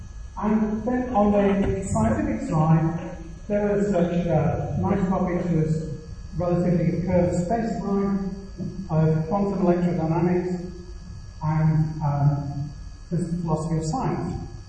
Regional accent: Manchester, North West England, United Kingdom; I'm from Manchester, from the University of Manchester.

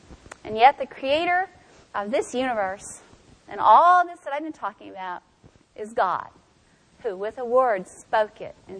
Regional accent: Texas, United States; because I'm from Texas

